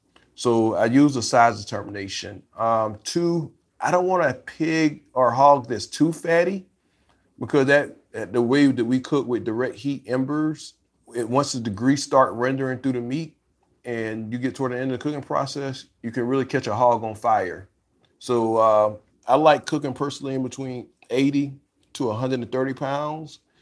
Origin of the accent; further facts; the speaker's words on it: South Carolina, United States; Rodney grew up in Williamsburg County. I grew up in Clarendon County. We're two very strong whole hog barbecue cooking counties.